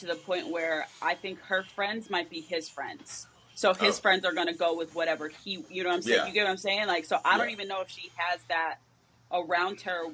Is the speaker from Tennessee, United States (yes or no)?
no; Colorado, United States; you know, I'm from Colorado, so I can't really speak from, you know